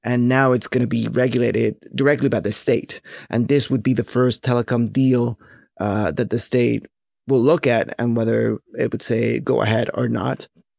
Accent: Mexico; I was born and raised in Mexico, so it's close to my heart.

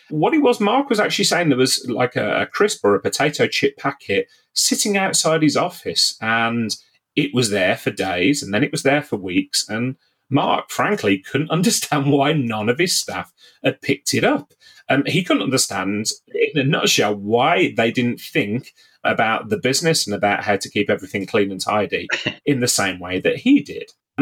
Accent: Birmingham, West Midlands, United Kingdom; last week, I actually went back to my hometown of Birmingham

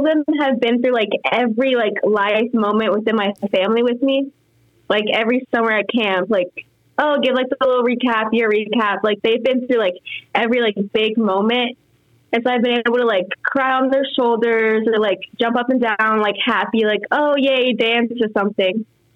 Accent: Colorado, United States; now in Arkansas, United States; I'm from Colorado. And so I am going to school in Arkansas now, and it's pretty far.

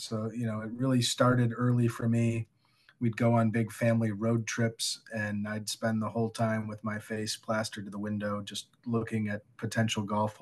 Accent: Madison, Wisconsin, United States; I grew up in Madison, Wisconsin, and went to the University of Wisconsin, majored in landscape architecture

